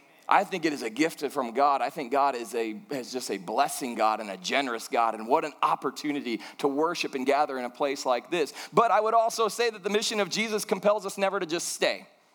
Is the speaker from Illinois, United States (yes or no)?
yes; Chicago, Illinois, United States; moved away; I'm originally from the Chicago area. We moved from Chicago down to Florida and then up to Alabama.